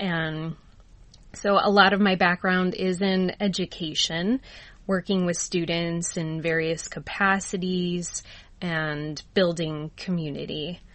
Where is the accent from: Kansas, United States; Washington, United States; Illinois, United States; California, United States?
Illinois, United States; Rockford; So I am originally from Rockford, Illinois, home of the Rockford Peaches.